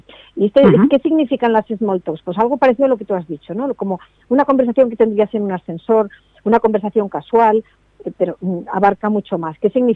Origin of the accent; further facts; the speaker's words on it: Spain; Fíjate tú que los españoles somos muy dados a hablar